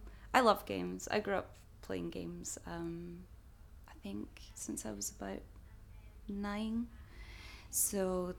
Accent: Glasgow, Scotland, United Kingdom; I grew up in Glasgow. I grew up in the West End of Glasgow, which is a beautiful part of the city, and I was very fortunate to grow up there. I don't have much of an accent.

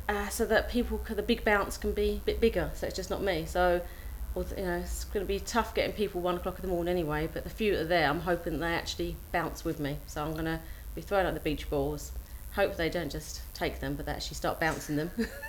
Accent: Barking, London, United Kingdom; I'm from Barking in Essex, which is more like East London. From a good, honest, hard-working family.

